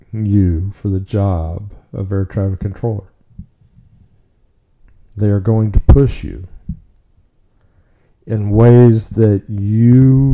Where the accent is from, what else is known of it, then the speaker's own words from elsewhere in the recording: Oklahoma City, Oklahoma, United States; I was from Oklahoma City.